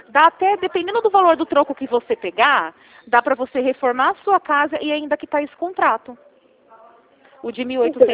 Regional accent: Rio Claro, São Paulo, Brazil; eu sou de Rio Claro, tá? Eu não sou de Araras

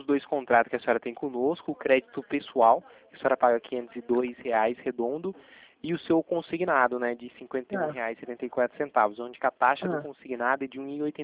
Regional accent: Itatiba, São Paulo, Brazil; Eu sou daqui de Itatiba.

